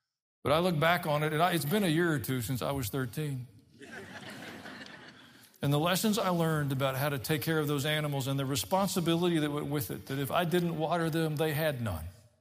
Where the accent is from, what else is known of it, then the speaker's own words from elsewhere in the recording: Tennessee, United States; I grew up in Middle Tennessee. Most of you know that. My dad was a veterinarian. Pretty normal.